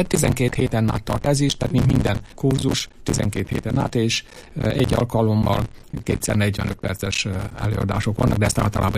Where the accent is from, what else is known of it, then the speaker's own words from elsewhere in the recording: Feldebrő, Heves, Hungary; Aktív koromban Feldebrőn éltem, feldebrői születésű vagyok, 60 éves koromig tulajdonképpen ott éltem, és ott dolgoztam.